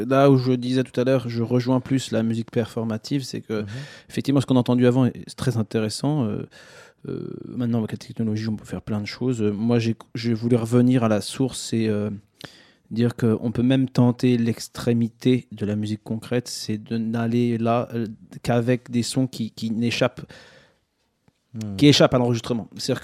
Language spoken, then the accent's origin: French; France; aujourd'hui, concrètement, je suis français et nous sommes français, liés tous les deux. Je reconnais que la Pologne fait partie de mon ADN.